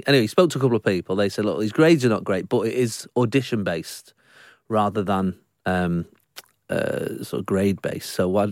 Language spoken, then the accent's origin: English; Salford, North West England, United Kingdom; Yes, I'm from Salford originally, yeah.